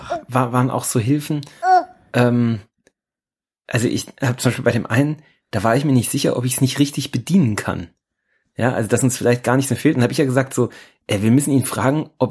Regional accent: Hesse, Germany; das Wort Brunsen gibt's ja bei uns in Hessen, gell?

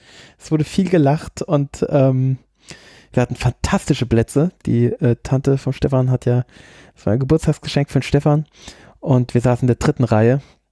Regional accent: Germany

